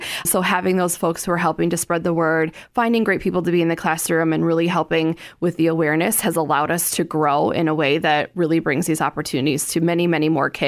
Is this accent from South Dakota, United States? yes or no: yes; Sioux Falls, South Dakota, United States; I grew up here in Sioux Falls, but did not have the JA program.